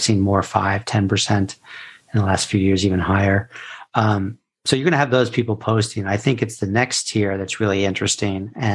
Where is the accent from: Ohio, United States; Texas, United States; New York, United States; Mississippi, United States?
New York, United States; New York City; I'm from New York City originally.